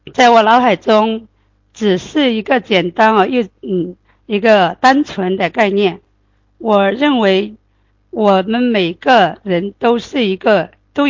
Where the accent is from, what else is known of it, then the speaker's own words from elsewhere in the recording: Shishi, Fujian, China; 我是来自福建石狮的